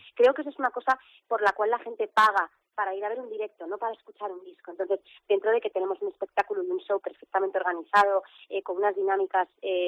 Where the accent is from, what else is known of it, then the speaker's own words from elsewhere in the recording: Santander, Cantabria, Spain; Pero Santander es mi tierra